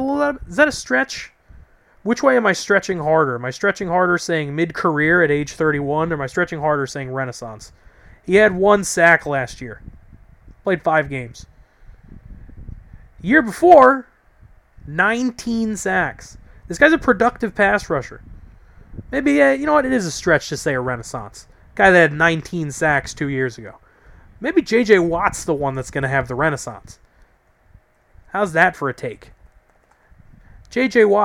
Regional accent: New York, United States; Look, for me, I'm a New Yorker. That's the way we view things. Maybe in other states you guys view things differently.

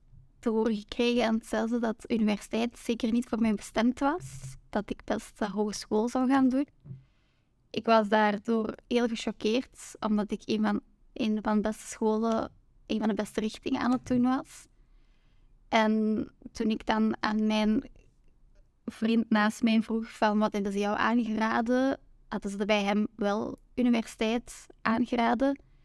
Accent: Mol, Flanders, Belgium; ik ben geboren en getogen in Mol. Mijn opa is in de jaren 70 naar Mol gekomen om in de mijn te werken in Beringen.

